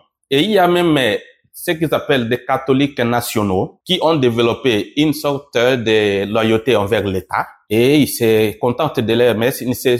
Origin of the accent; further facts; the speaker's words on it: Bosso-Modanda, Mongala, DR Congo; now in Asia; je suis né à l'Équateur, ce qu'on appelait avant Grand Équateur, maintenant c'est la province de la Mongala, et originaire de Bosso-Modanda, dans le diocèse de Lissala.